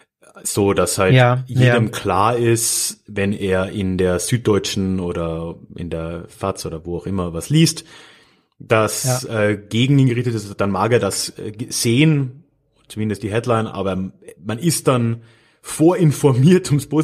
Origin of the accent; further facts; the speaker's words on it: Carinthia, Austria; ich bin ja in Haida Country aufgewachsen, in Kärnten